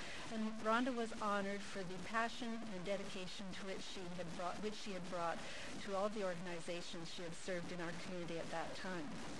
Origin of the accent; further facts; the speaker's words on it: Canada; For many of us who were born and raised in Canada and living very close to First Nations reserves